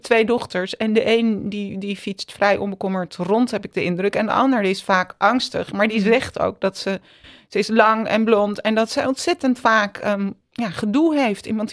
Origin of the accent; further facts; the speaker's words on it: Amsterdam, North Holland, Netherlands; ik ben in Amsterdam opgegroeid